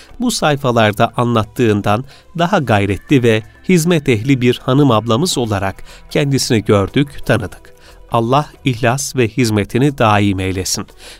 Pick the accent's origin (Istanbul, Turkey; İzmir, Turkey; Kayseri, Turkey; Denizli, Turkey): Kayseri, Turkey; born there; Kayseri doğumluyum. Çok mutlu bir çocukluk geçirdim. Allah'a binlerce şükür olsun. İslam'ı yaşayan bir aile içinde büyüdüm.